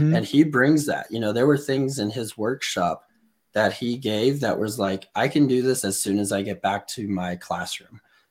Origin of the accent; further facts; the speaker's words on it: Albuquerque, New Mexico, United States; I am from Albuquerque, New Mexico, currently working in the city of Albuquerque Public Schools.